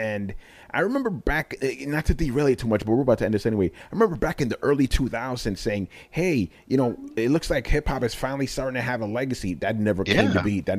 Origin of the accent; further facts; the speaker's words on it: New York, United States; Listen, I'm from New York. I know the difference, okay?